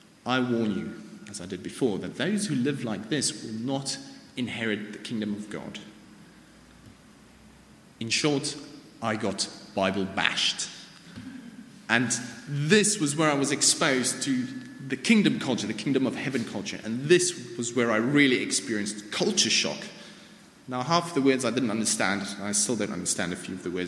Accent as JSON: {"language": "English", "country": "South Africa", "tie": "born or raised there", "lives_now": "England", "said": "in South Africa, and a Sunday service there had a particular format."}